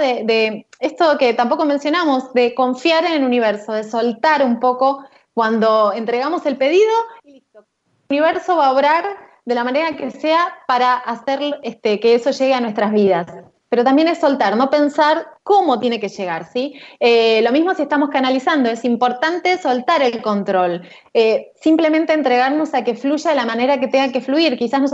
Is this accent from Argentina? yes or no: yes; Buenos Aires Province, Argentina; Ambas somos de Zona Sur, tenemos nuestro corazoncito ahí, aunque nos vinimos a Zona Norte, pero amamos Zona